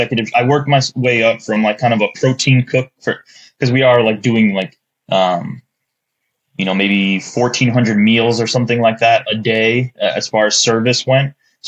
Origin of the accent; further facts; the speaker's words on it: Chicago, Illinois, United States; now in Detroit, United States; I'm from Chicago originally. I currently live in the greater Detroit area now. But I'm from Chicago, born and raised.